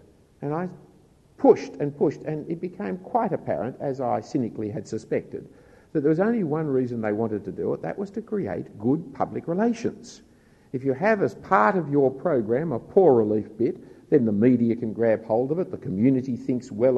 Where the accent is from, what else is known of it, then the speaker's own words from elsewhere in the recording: Bellevue Hill, New South Wales, Australia; I grew up in Bellevue Hill